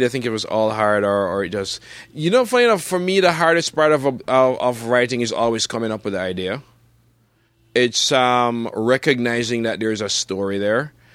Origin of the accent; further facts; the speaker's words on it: Jamaica; growing up in Jamaica